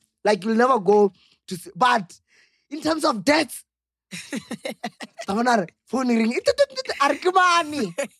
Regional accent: Kerala, India; So let's say, I grew up in Kerala, but it's like 7 years.

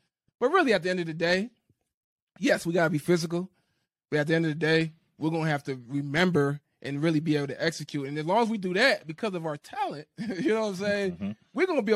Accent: New Orleans, Louisiana, United States; I grew up in New Orleans. I grew up in the area.

